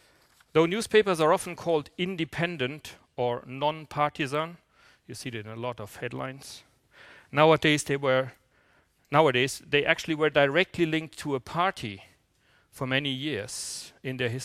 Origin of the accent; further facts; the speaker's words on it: Germany; now in Liechtenstein; even though I live in Liechtenstein today, my home country is Germany